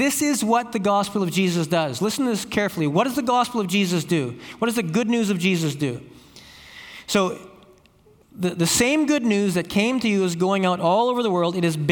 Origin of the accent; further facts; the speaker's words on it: Campbell River, British Columbia, Canada; I say, I'm from Campbell River. And they say, oh, salmon fishing. I say, yeah, salmon fishing.